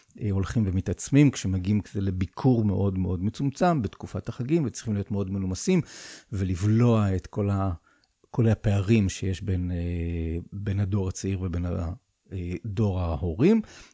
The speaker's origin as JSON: {"language": "Hebrew", "town": "Rishon LeZion", "region": "Central District", "country": "Israel", "tie": "born or raised there", "said": "כך נראית העיירה שלי. פעם היא הייתה העיירה, כשאני גדלתי שם, הייתה לי קטנה"}